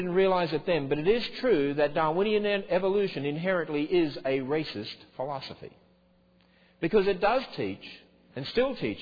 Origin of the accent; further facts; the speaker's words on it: Australia; because I'm an Australian